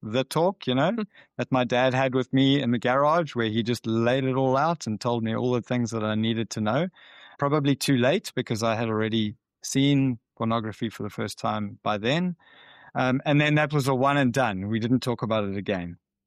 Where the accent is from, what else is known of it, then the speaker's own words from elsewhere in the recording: Cape Town, Western Cape, South Africa; So as like I said, I grew up in Cape Town.